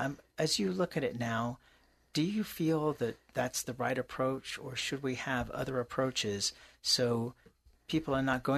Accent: England, United Kingdom; now in United States; I grew up in England, where at age 16, you basically had to make a decision.

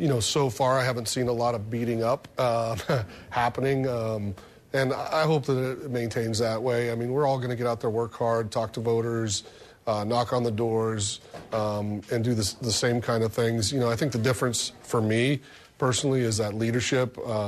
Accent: Fallon, Nevada, United States; I grew up just down the street from you in Fallon, born and raised in Fallon

